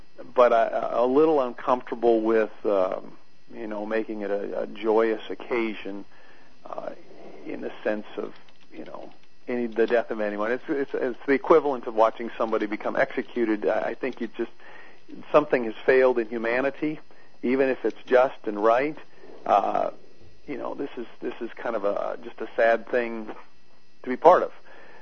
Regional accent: North Dakota, United States; also born or lived in Missouri; And I grew up in North Dakota. I served a church in Missouri near Holt Summit. Well, actually near Jefferson City for almost 7 years, and then I've been here about 9 years.

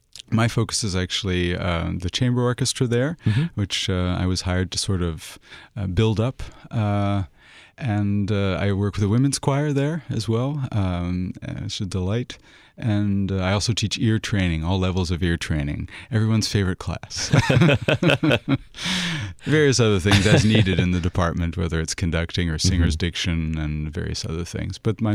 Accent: south of France, France; also born or lived in United States; I was born in the States, but then spent my childhood in France, where my parents taught music at a seminary, so right above the Mediterranean, south of France.

